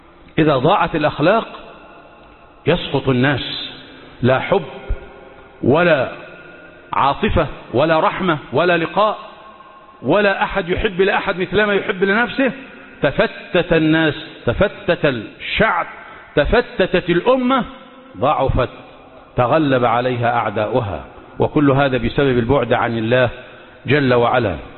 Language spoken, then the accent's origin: Arabic; Egypt; اللهم احفظ بلادنا مصر من كل مكروه وسوء